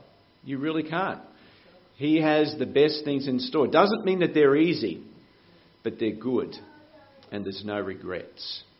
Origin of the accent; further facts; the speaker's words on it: Brisbane, Queensland, Australia; So that is where I grew up in Brisbane.